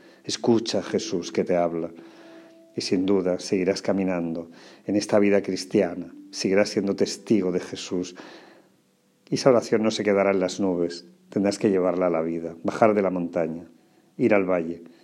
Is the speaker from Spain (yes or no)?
yes; Andalusia, Spain; Bueno, Andalucía es un paraíso, sin duda. No es porque sea mi tierra, pero es verdad.